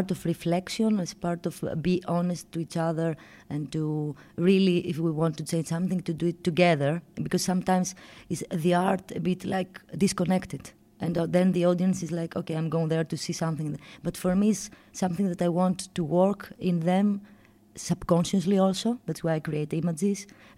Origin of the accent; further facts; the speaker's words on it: Athens, Attica, Greece; English is a second language; I'm from Athens, Greece.